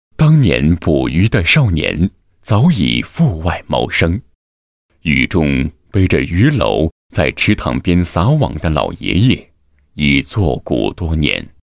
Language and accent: Chinese; Wangjiang, Anhui, China; 我的家乡，地处安徽望江的一个偏僻小村庄。当初荷塘沟渠遍布，四季水美鱼鲜。